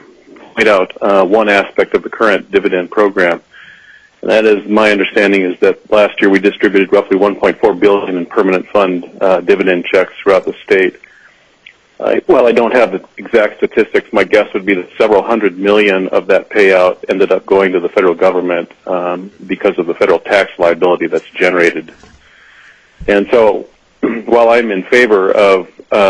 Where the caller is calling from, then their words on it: Fairbanks, Alaska, United States; I'm calling from Fairbanks.